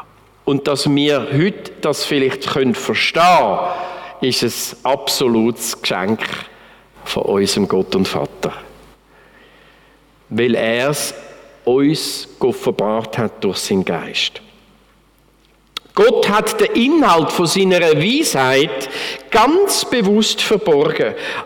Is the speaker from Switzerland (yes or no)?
yes; Switzerland; Wir als Schweizer, die die direkte Demokratie so gern haben, können das eigentlich gar nicht verstehen.